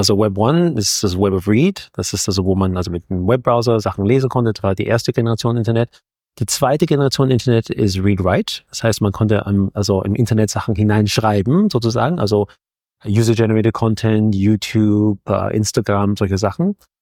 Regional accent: Austria; Und ich bin in Österreich aufgewachsen und ich war da so irgendwie, obwohl ich Deutsch spreche, trotzdem irgendwie anders.

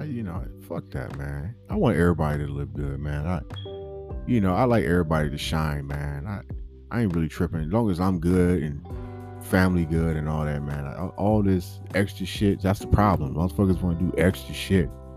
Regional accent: San Bernardino, California, United States; also born or lived in Los Angeles; But yeah, I rep San Bernardino. That's in the IE, Inland Empire. But you know, I was born in Los Angeles. I'm not the biggest LA fan, but LA is the shit.

